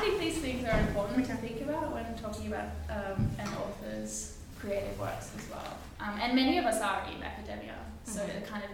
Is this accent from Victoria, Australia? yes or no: yes; Melbourne, Victoria, Australia; I can laugh about that because I'm also from Melbourne.